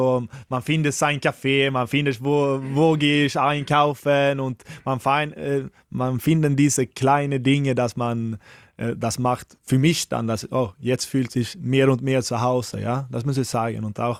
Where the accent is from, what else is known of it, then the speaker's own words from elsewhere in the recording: Sweden; German is a second language; ich bin auch Schwede